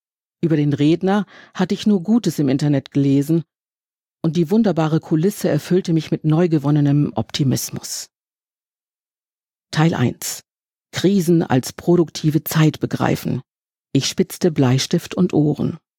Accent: Bremen, Germany; Ich bin Bremerin.

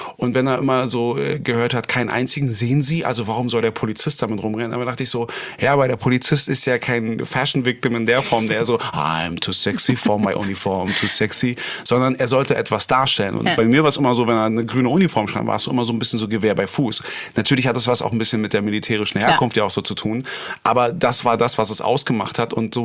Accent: Berlin, Germany; für mich als Berliner

